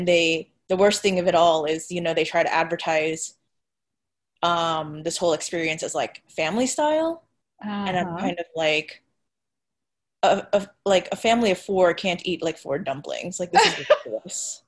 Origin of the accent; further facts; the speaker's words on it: Philippines; I'm Filipino, so I'm really picky about the stuff.